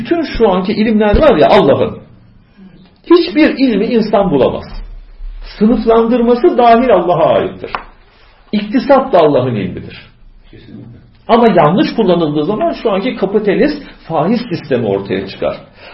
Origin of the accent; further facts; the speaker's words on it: Aydın, Turkey; Mesela ben Ege'liyim. Bizim ilçede Afrodisias diye bir antik kent var.